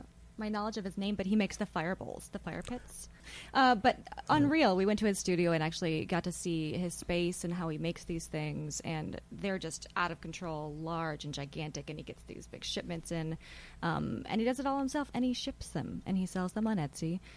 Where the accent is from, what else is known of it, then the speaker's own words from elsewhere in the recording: Wisconsin, United States; I'm originally from Wisconsin and wanted to get back to the small community and knowing the people that I lived around.